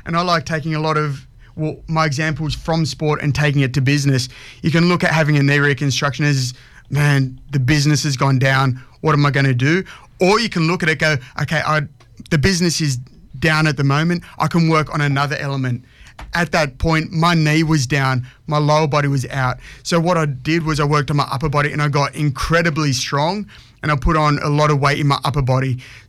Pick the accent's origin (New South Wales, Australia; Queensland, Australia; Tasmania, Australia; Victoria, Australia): New South Wales, Australia; It was just in growing up in the Shire. you can't go past the Shire.